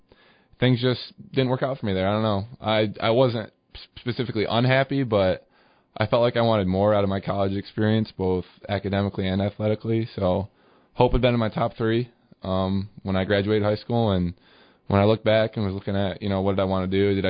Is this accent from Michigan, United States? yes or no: yes; Laingsburg, Michigan, United States; I'm from Langsburg, Michigan.